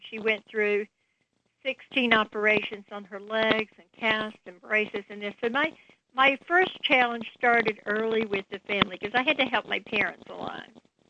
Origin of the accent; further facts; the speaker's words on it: North Carolina, United States; accent: southern; moved away; moved away from my home, which was in North Carolina, in 1977, and moved to D.C. But I never got rid of my southern accent for some reason.